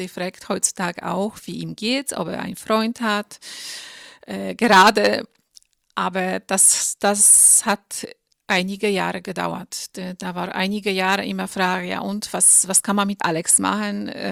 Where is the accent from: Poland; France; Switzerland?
Poland; Ich bin in Polen aufgewachsen. Wir sind sehr, sehr katholisch. 99,9% sind alle katholisch.